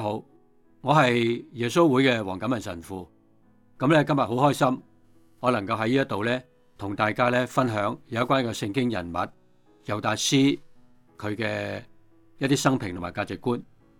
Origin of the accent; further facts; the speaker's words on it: China; 好似我哋中国人嘅财神咁样嘅。